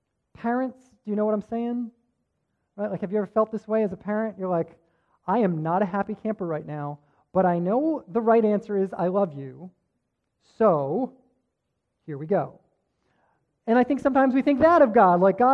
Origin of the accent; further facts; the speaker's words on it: Rhode Island, United States; we're from Rhode Island, there's this park that we always used to go to, and there's this carousel that we rode